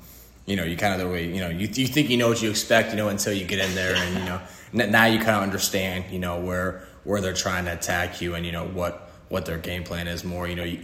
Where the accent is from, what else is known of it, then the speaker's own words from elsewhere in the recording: California, United States; now in Florida, United States; So I was born in California and, you know, started playing baseball when I was three. And, yeah, obviously being in California, the Dodgers were my team.